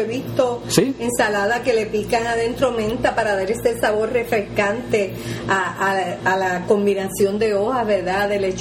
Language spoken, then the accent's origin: Spanish; Utuado, Puerto Rico; Yo soy del municipio de Utuado